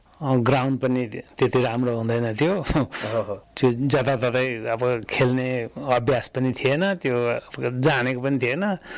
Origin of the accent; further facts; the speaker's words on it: Panbari, Samtse, Bhutan; हामीहरू पानबारीमै जन्मेको हो, म पानबारीमा हुर्किएँ।